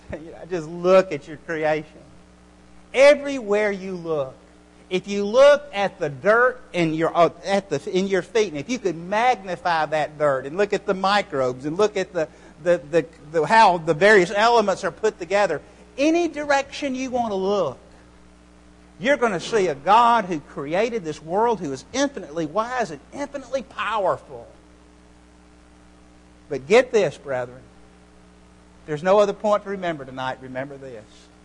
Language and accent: English; Birmingham, Alabama, United States; wow, I grew up in Birmingham. I could move Red Mountain.